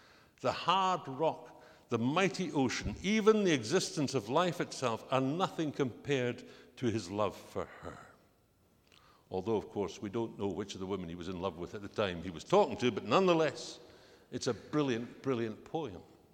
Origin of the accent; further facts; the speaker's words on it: Annan, Scotland, United Kingdom; I haven't lived there for more than 40 years, but I'm from Dumfriesshire.